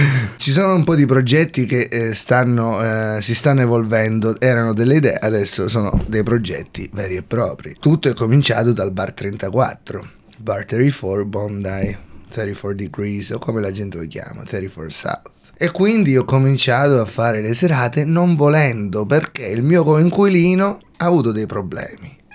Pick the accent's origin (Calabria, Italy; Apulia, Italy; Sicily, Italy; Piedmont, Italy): Sicily, Italy; Torregrotta; moved away as an adult; also born or lived in Edinburgh, United Kingdom; Ho 25 anni, vengo dalla Sicilia, provincia di Messina, Torre Grotta. Ho vissuto lì fino a quando avevo 18 anni, poi sono andato via e sono andato in Scozia, a Edimburgo. Ho vissuto lì per 3 anni e mezzo.